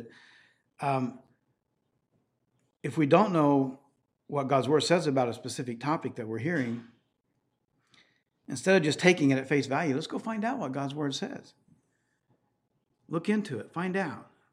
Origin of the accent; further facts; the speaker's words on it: Paraguay; When I was growing up in Paraguay